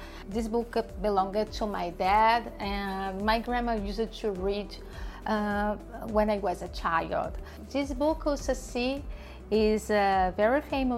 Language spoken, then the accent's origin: English; Brazil; now in Canada; I am from Brazil. I have been living in Canada for almost 7 years.